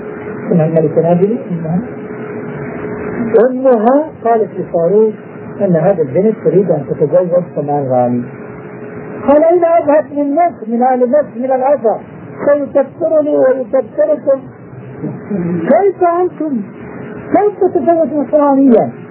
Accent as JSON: {"language": "Arabic", "country": "Jordan", "said": "نحن في عندنا في الأردن"}